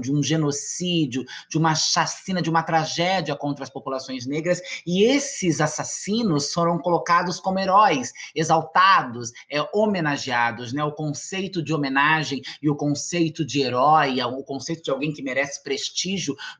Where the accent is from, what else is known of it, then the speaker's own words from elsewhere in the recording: Francisco Morato, São Paulo, Brazil; born there; also born or lived in Itu / São Carlos; Eu nasci em Francisco Morato, depois fui para Itu, depois fui fazer graduação em São Carlos, fiz gerontologia na Federal de São Carlos, e aí entrei no mandato coletivo da bancada ativista em 2018, e agora moro em São Paulo.